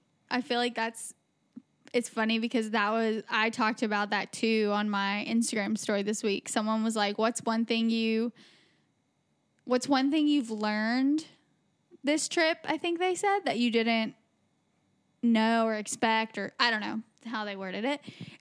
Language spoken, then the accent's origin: English; United States; she asked where we were from. And I was like, we're from the United States.